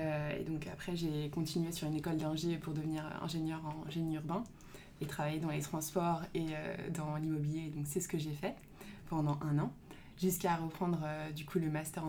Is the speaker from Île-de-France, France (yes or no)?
yes; Paris, Île-de-France, France; Donc je suis parisienne et ingénieure. Donc j'ai étudié et après j'ai passé toute ma vie à Paris.